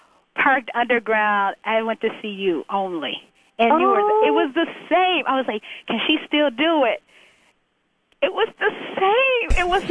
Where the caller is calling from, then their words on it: Chicago, Illinois, United States; I am calling you from Chicago. I am at work.